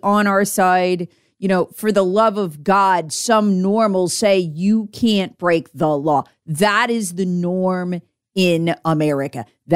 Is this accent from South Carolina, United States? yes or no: yes; South Carolina, United States; in my home state of South Carolina, where I spent years of my life sitting in court